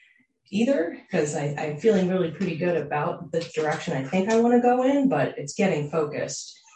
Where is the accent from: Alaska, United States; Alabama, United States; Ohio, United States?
Ohio, United States; Akron; I'm from Akron, Ohio.